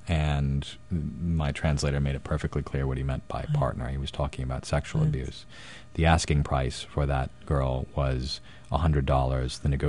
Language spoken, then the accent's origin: English; Madison, Wisconsin, United States; I was raised in Madison, Wisconsin, which is a place that talks about social justice a lot. I was raised Quaker, come from a long line of Quakers on my mother's side.